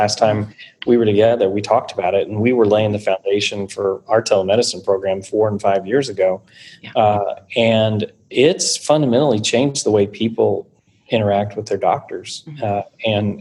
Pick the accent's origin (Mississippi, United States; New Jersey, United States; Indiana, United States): Indiana, United States; when I came here from Indiana, and in Indiana we had tornadoes.